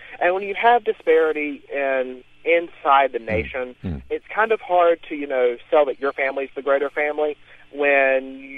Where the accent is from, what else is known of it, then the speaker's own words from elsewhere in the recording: the South, United States; Now, as a Southerner, traditional Southerner, I am, yes, a Republican